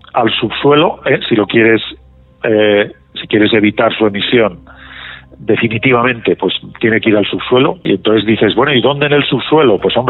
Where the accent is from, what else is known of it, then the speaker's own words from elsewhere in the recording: Castilla-La Mancha, Spain; Y yo en mi pueblo, que soy de un pueblecito de Guadalajara, me acuerdo de mis padres que lo hacían todos los años